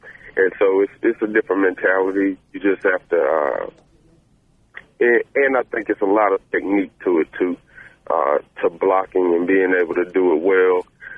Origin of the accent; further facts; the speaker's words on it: Alabama, United States; And growing up in Alabama, and he's a legend in Alabama